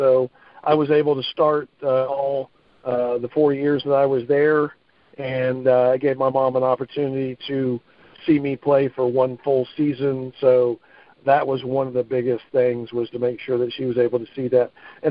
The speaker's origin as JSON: {"language": "English", "town": "Chamblee", "region": "Georgia", "country": "United States", "tie": "born or raised there", "said": "from where I grew up in the Chamblee area inside the perimeter"}